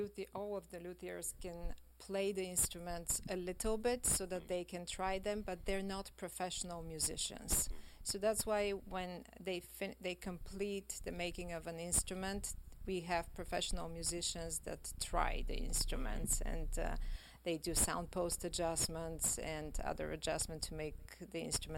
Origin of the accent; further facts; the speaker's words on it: Bulgaria; We are originally from Bulgaria, a small Eastern European country on the Balkan Peninsula.